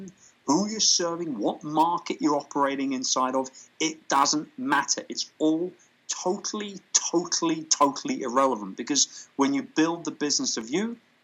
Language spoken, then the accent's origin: English; London, United Kingdom; moved away; And it was always a dream to hold a big event in my hometown of London.